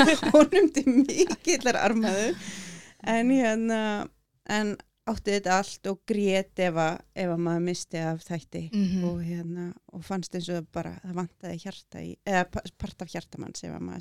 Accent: Egilsstaðir, Eastern Region, Iceland; also born or lived in Reykjavík; Ég úr bænum, en þegar ég níu ára að verða, þá flytti ég austur Egilsstaði. Mm. Og bjóð þar svona fram og tilbaka. Ég semst skilnaðabarn og pappi í bænum og mamma og ég flytti austur. Þannig að ég var semst í Egilsstaðaskóla

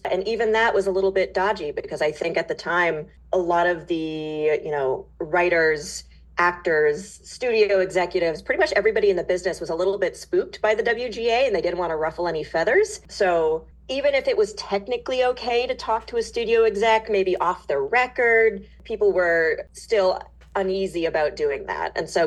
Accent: Boston, Massachusetts, United States; now in Los Angeles, United States; I am from the East Coast. I'm from the Boston area. And I moved out to LA in 2015 or so to start my entertainment career with NBC Universal.

